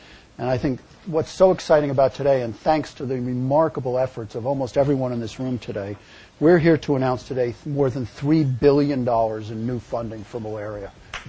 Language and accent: English; New York, United States; And we're both from New York, Ray